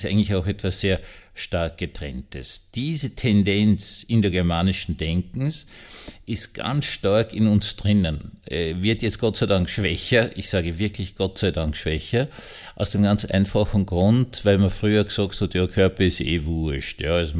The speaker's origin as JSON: {"language": "German", "town": "Bischofshofen", "region": "Salzburg", "country": "Austria", "tie": "born or raised there", "said": "in meiner alten Heimat in Salzburg, in Bischofshofen, da kommt es in den hohen Tauern gerade gewaltig herunter"}